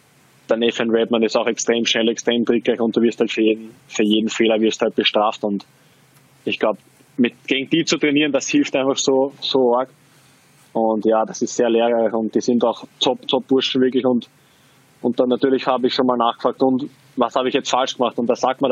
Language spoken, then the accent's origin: German; Austria